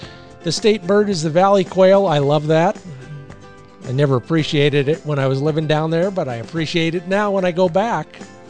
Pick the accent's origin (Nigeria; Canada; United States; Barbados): United States; California; moved away as an adult; my home state back in the day. Finally grew up and left it. Best move I ever made. California was great back in the day